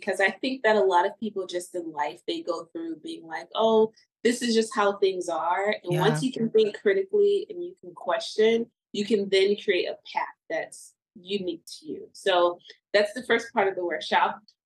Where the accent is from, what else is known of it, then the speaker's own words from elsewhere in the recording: Philadelphia, Pennsylvania, United States; I grew up in Philly. If you grew up in Philly, you knew back in the day